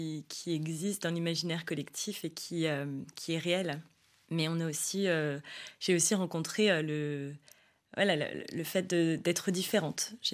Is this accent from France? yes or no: yes; France; Je ne suis ni d'origine laotienne, ni française. Enfin, si, je suis française, mais je ne suis pas particulièrement d'une origine ou d'un pays particulier. Je suis un peu des deux